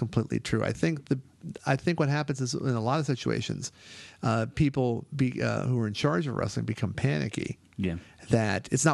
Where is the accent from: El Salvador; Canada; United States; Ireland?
Ireland; I'm Irish, and I'm sounding more Hispanic than you are.